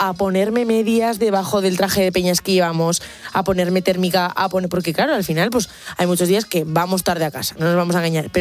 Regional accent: Hontoria del Pinar, Castile and León, Spain; Sí, soy de un pueblo. Se llama Hontoria del Pinar.

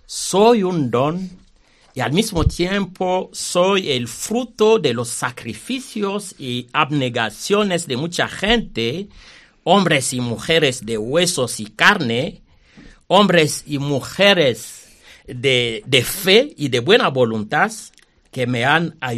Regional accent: DR Congo; now in Segovia, Spain; soy sacerdote de la República Democrática del Congo. Estoy aquí en Segovia

